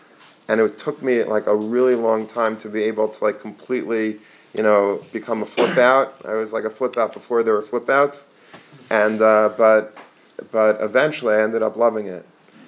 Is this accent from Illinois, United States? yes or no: no; Long Beach, New York, United States; I grew up in Long Beach, so a block away from my house was Long Beach, which is like a very, very yeshivish, a greasy yeshiva.